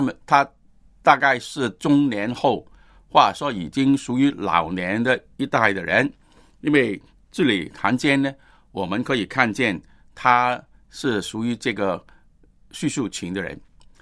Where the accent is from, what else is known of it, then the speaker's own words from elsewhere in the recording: China; 我们中国人呢，有时候就落在这种的状况里面